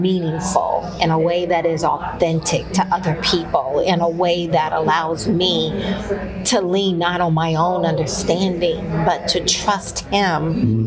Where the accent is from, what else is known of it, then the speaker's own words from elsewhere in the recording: Deep South, United States; And as I was growing up, I remember, you know, growing up in the Deep South, and everybody's a Christian, and everybody goes to church almost like 4 days out of the week.